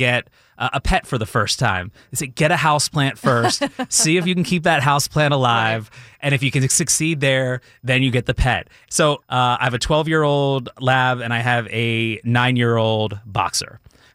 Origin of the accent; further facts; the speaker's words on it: Philadelphia, Pennsylvania, United States; I'm from Jersey. No. I'm from Philly. That's where I grew up.